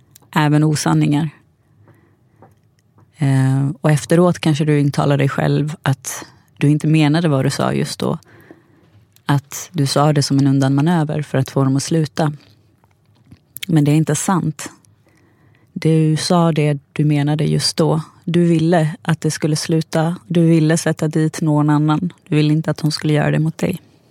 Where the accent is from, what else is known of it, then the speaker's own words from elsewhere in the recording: Gävle, Gävleborg County, Sweden; born there; Jag var folkbokförd i Sandviken när jag föddes, men jag är egentligen född på Gävle lasarett.